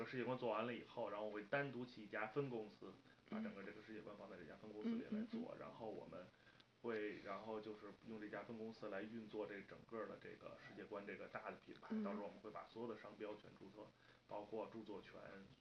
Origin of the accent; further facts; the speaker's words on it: Beijing, China; 因为我本身我是北京人，我从小在北京生、北京长。